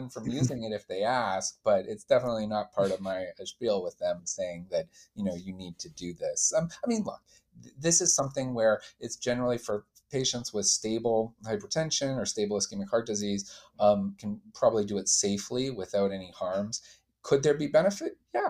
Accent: Calgary, Alberta, Canada; I'm from Calgary, Canada.

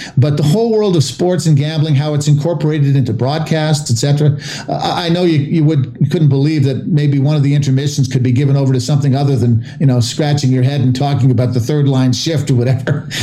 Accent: Canada; But that would be my concern as a Canadian, that we'll see fewer and fewer Canadians, the effort guys, the third and fourth line guys who we used to worship when we were kids growing up

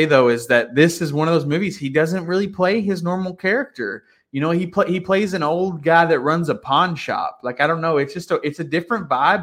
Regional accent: Arkansas, United States; I watched it because I'm from Arkansas. I live in Arkansas.

